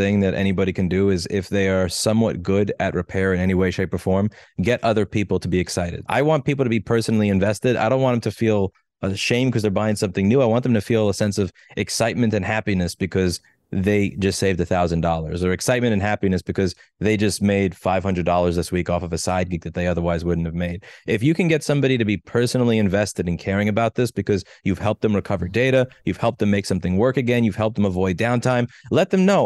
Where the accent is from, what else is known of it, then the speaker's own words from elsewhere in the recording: Brooklyn, New York, United States; I grew up in Brooklyn. I'm not a farmer.